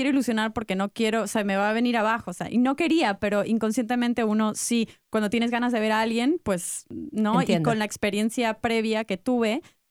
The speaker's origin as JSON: {"language": "Spanish", "country": "Argentina", "said": "Soy argentina, exacto."}